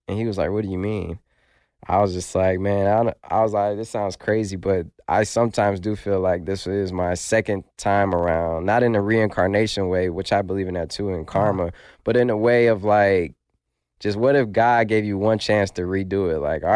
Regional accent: Detroit, Michigan, United States; Like, I grew up in Detroit, so, like, you know, I would come back. I would come back a lot and just ride through, you know, the neighborhood I grew up

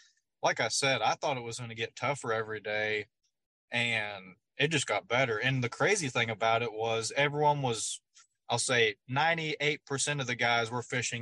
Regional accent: Oklahoma, United States; Like, I'm from Oklahoma here on Grand Lake

